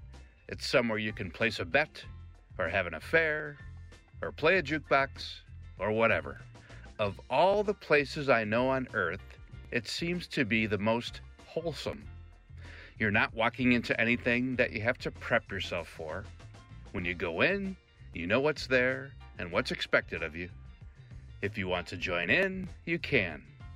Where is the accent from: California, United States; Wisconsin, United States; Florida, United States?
Wisconsin, United States; As a sports fan growing up near Milwaukee, I admired Al McGuire's success in coaching basketball at Marquette University.